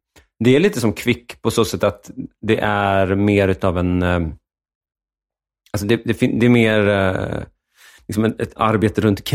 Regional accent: Enviken, Dalarna County, Sweden; accent: Dalecarlian; Ja, men jag har ju dalmål där någonstans där. Men, så jag är ju från en liten by och den ligger utanför, utanför Falun.

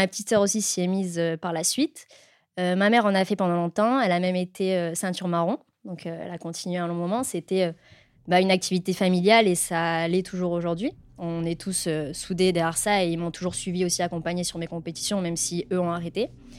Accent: Provence-Alpes-Côte d'Azur, France; je suis originaire du Var, donc dans un petit village du centre Var.

